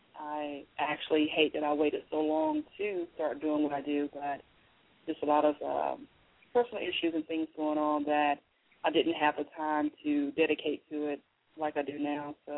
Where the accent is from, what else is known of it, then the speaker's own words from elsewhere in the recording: Texas, United States; Well, like I said, you know, born and raised in Texas. Pretty much all of my family is here